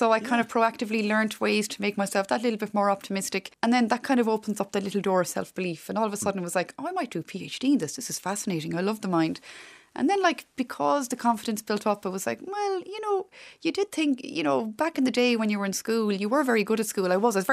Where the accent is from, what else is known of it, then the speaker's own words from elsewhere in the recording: Connacht, Ireland; I grew up in Connemara in County Galway, just over the road from TG Cahir.